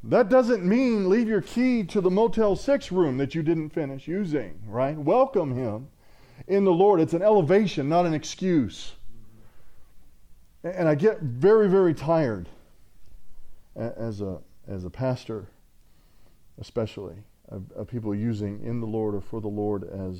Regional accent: Texas, United States; if somebody were to write like a historical fiction novel about my life growing up in South Central Texas, it would be King of the Hill.

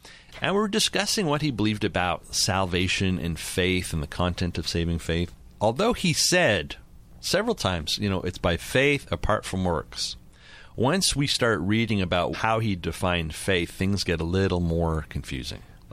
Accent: Montreal, Quebec, Canada; As a kid growing up in Montreal, I was reading these books, and these guys were my theological heroes.

